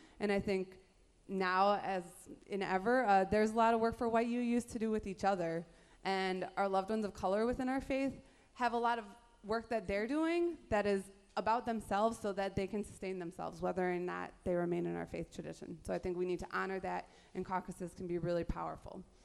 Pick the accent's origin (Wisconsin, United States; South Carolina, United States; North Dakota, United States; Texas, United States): Wisconsin, United States; Milwaukee; now in Washington, D.C., United States; I live in Washington, D.C., but I'm from Milwaukee, Wisconsin, proudly. And I see some Milwaukee folks in the room.